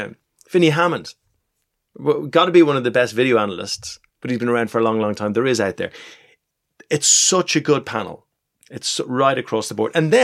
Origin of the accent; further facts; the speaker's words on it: Leinster, Ireland; I'm from Leinster, right?